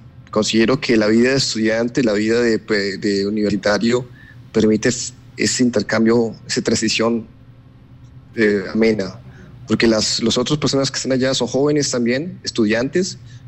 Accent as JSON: {"language": "Spanish", "country": "Colombia", "moved": "as an adult", "said": "Yo creo que cuando yo salí de Colombia tenía apenas 20 años."}